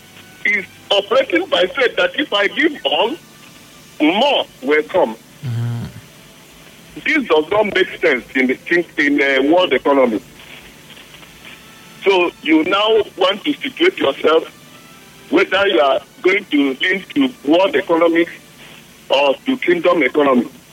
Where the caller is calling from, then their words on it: Imo, Nigeria; I'm calling from Imo State.